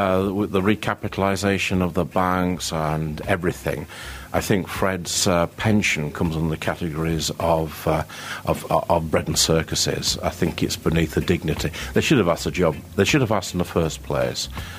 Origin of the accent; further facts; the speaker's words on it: Yorkshire and the Humber, United Kingdom; Well, I am representing Essex Sikhs, but I am Yorkshireman by ethnic.